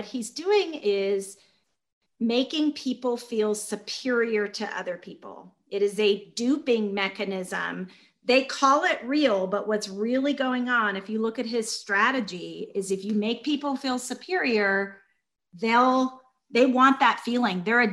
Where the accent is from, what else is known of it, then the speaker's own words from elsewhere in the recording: Georgia, United States; Yeah, I was raised in Georgia by civil rights workers.